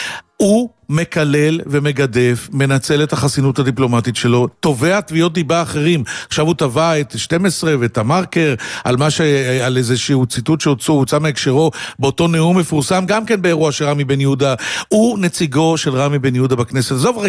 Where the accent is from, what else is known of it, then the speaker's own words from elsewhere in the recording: Holon, Tel Aviv District, Israel; אני בא מחולון, אני עד נישואי הראשונים עוד דיברתי בזכר נקבה בעברית, אני יודע שקשה להאמין, בטעויות